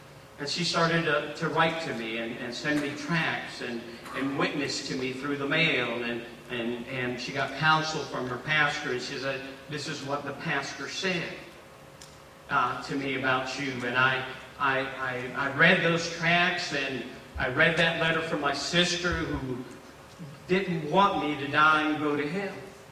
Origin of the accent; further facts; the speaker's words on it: Puerto Rico; born there; I was born in Puerto Rico. I was almost 27 years of age when I got saved.